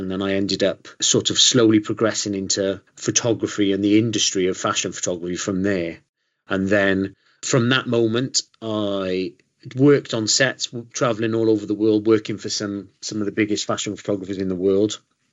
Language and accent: English; Newport, Wales, United Kingdom; now in London, United Kingdom; So I'm based in Northeast London, but originally, as I'm sure you can tell, I am from Wales. So Newport, South Wales, originally, where I grew up. And yeah, I'm now in London. I've been here for nearly 17 years